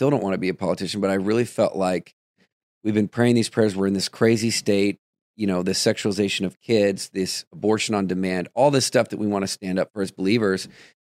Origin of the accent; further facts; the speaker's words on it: United States; And how dare I, as an American, we come to this thing where I might get shunned